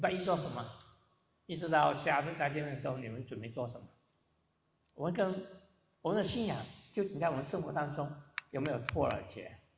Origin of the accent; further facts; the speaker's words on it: Guangdong, China; first language Cantonese; Chinese is a second language; now in New York, United States; 我是广东人，但是那时候国语，但是我会广东话是我母语。